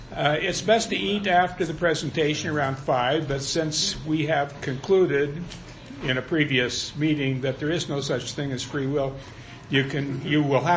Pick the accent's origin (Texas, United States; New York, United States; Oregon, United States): Oregon, United States; Portland; moved away as an adult; now in Mexico; We are from Portland, Oregon, but we're here now 10 years off and on. 6 years full time.